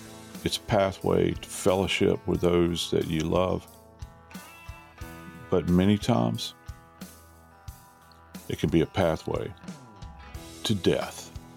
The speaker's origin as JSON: {"language": "English", "region": "the South", "country": "United States"}